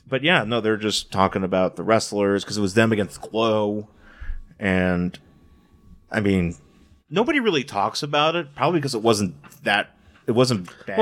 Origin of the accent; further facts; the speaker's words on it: Cheektowaga, New York, United States; Now, granted, I didn't grow up in North Tonawanda. I grew up in Cheektowaga.